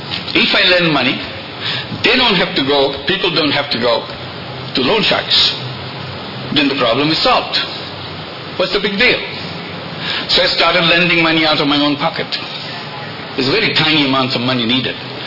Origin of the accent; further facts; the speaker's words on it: Bangladesh; English is a second language; I felt that I'm a lucky person that I'm from Bangladesh. I was born in Bangladesh.